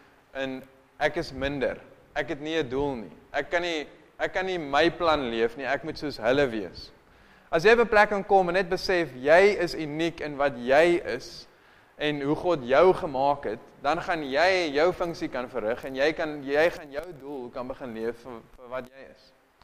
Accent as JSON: {"language": "Afrikaans", "town": "Piketberg", "region": "Western Cape", "country": "South Africa", "tie": "born there", "said": "ek is hier gebore. Ek bly nou hier, ek bly nou in Piketberg"}